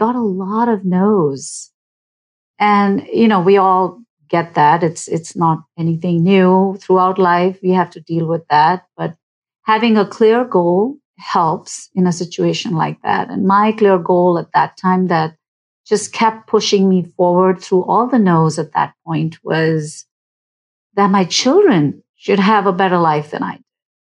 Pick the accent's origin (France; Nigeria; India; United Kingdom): India; New Delhi, Delhi; moved away as an adult; now in United States; I'm an immigrant. I grew up in New Delhi, India, and I came to the United States in 1987